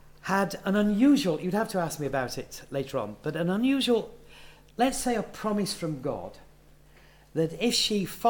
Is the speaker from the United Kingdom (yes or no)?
yes; Yorkshire and the Humber, United Kingdom; I was born and bred in Yorkshire, there's that word again